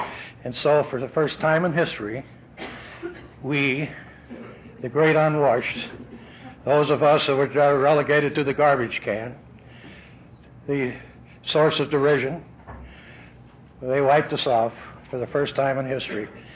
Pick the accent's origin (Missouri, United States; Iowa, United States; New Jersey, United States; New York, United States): Missouri, United States; also born or lived in Tennessee; I was raised in a little town over in Missouri. I'm not all bad. I was born in Tennessee. And this was a little German community.